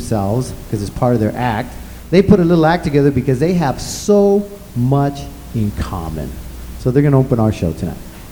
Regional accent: Arizona, United States; We're from Arizona, so we can really appreciate it.

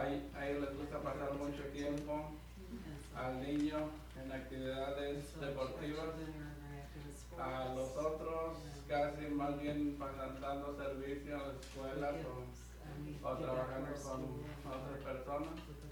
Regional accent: Mexico; Soy originario de México.

